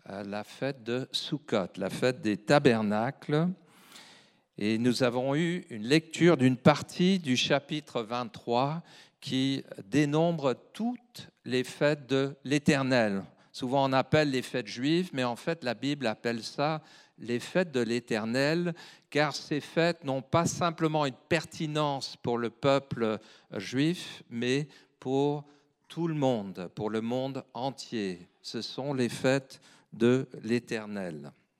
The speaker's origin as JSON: {"language": "French", "country": "United Kingdom", "also_born_or_lived": "Paris", "lives_now": "Nyon, Switzerland", "said": "Et nous sommes devenus des Vaudois. Alors, ça fait plus de 60 ans que nous sommes britanniques et moins de 3 ans que nous sommes Vaudois. Nous sommes des jeunes Suisses."}